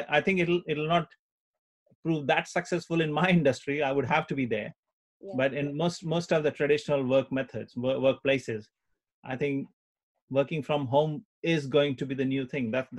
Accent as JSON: {"language": "English", "country": "India", "tie": "born or raised there", "said": "growing up in India, other than Indian food, you ate Chinese food quite a lot."}